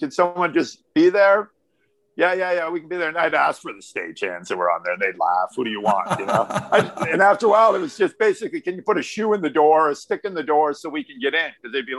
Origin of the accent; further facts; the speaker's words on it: Hugo, Minnesota, United States; I grew up in Hugo, Minnesota. I grew up. And believe it or not, we had a big club out there called the 61 Club.